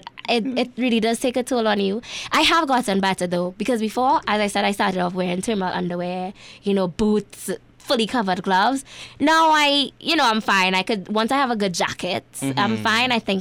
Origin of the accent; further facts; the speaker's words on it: Trinidad & Tobago; I never really thought about it myself because I just identify as a Trinidadian.